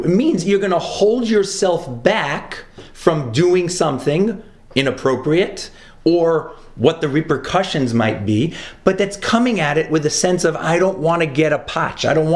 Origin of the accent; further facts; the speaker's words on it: Brooklyn, New York, United States; I grew up in Brooklyn, New York. I heard the expletives many, many times.